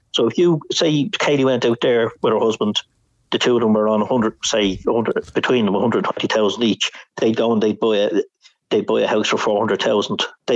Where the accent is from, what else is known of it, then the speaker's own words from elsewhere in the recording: Dublin, Leinster, Ireland; because I'm from Dublin, I'm Irish.